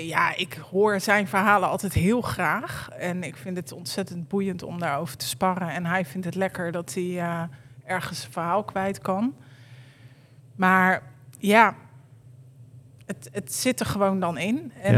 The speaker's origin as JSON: {"language": "Dutch", "town": "Hilversum", "region": "North Holland", "country": "Netherlands", "tie": "born or raised there", "said": "En toen ben ik bij kazerne Hilversum geweest, waar ik opgroeide."}